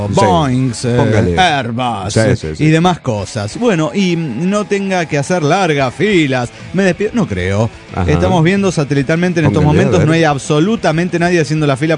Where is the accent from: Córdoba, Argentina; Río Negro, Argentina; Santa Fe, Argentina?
Santa Fe, Argentina; de Santa Fe, Argentina.